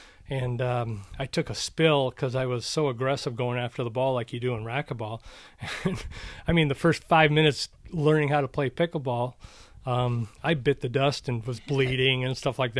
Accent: Minnesota, United States; also born or lived in Arizona; when I grew up in Minnesota, I played hockey, played football, tried baseball, didn't like it, a lot of standing around. So that was just my opinion. And then when we moved to Arizona

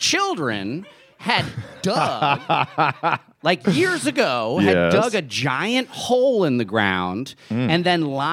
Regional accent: New Jersey, United States; Because that's what it was growing up in New Jersey.

